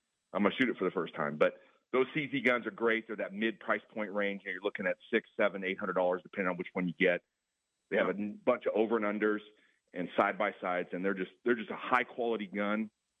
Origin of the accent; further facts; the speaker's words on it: Kansas, United States; And man, I'm a little jealous because I grew up in Kansas, so my experience was I shot a lot of quail growing up as a kid.